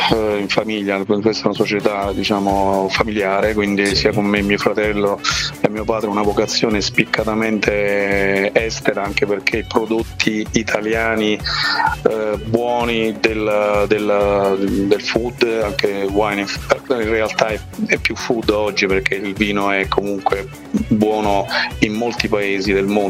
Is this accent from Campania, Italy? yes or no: no; Molise, Italy; mi dispiace dirlo da molisano